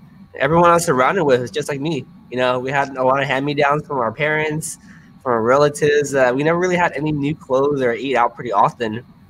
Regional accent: California, United States; So I grew up in San Gabriel Valley. It's in a suburb of LA.

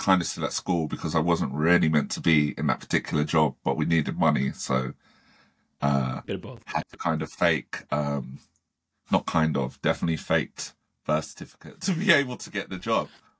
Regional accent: Croydon, London, United Kingdom; It wasn't that hard. I'm from Croydon. I know how to fight.

